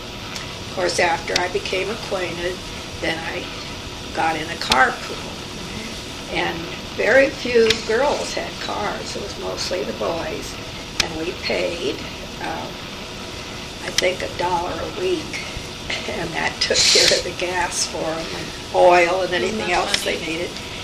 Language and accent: English; San Diego, California, United States; born there; Well, I was born in San Diego, and in fact, the San Diego Normal School was at El Cajon and Park Boulevard, and my father bought a home not far from the college